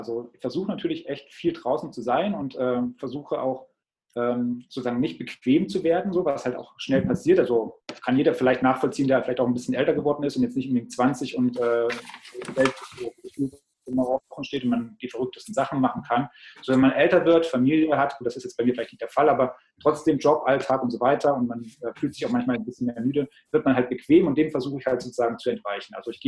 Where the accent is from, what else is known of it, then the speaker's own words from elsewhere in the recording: Thuringia, Germany; also born or lived in Munich; ich bin ja im Thüringer Wald aufgewachsen, also war schon mal zumindest so eine Nähe zur Natur und ein bisschen draußen sein und so ein bisschen bergiges Gelände. Ich war dann in München